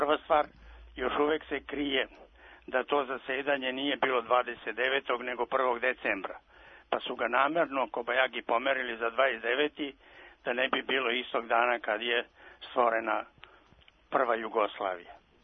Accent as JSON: {"language": "Serbian", "town": "Petrovo Selo", "region": "Bor District", "country": "Serbia", "said": "ja sam iz Petrovog sela pored Kladova"}